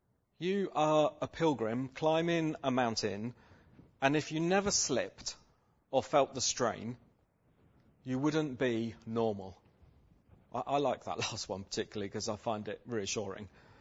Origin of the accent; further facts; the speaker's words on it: England, United Kingdom; is it that just because I'm English, I have to live in London? And I said to him, no, not London, I live in the middle of England.